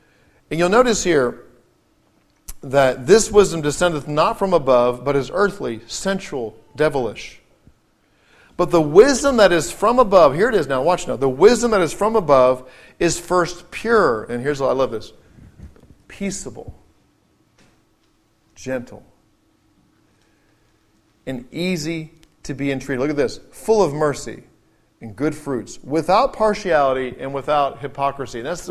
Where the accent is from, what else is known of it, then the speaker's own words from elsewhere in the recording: England, United Kingdom; When I was a youngster growing up in England, Maggie Thatcher was a prime minister of England.